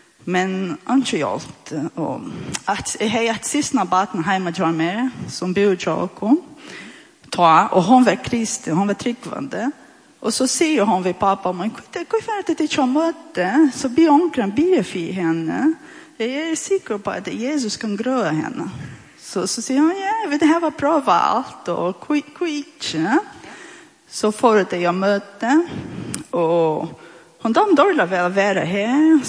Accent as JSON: {"language": "Swedish", "country": "Brazil", "second_language": "Swedish", "moved": "as an adult", "lives_now": "Sweden", "said": "och är 43 år. Jag har bott i Sverige i 6 år. Jag kommer från Brasil och är gift vid Bjärska."}